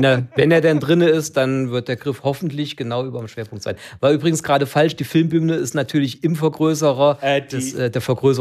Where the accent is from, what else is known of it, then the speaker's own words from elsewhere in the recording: Hesse, Germany; ich komme aus der Gegend von Kassel.